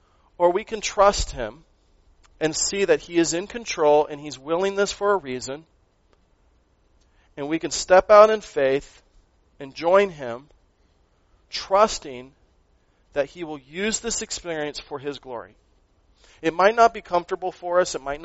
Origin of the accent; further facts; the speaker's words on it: Phoenix, Arizona, United States; born there; I was born in Phoenix, Arizona. God willed it.